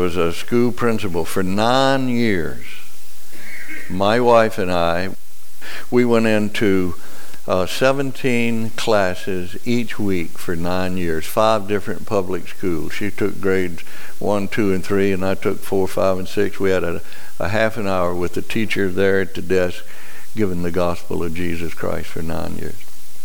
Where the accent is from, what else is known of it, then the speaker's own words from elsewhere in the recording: Mississippi, United States; I thought, oh, Lord, I wouldn't know it. I'm just from Mississippi.